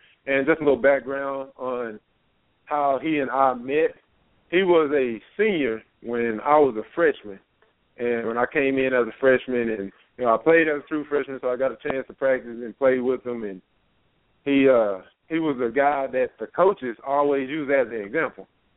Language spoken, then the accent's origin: English; Longview, Texas, United States; I'm from Longview, Texas.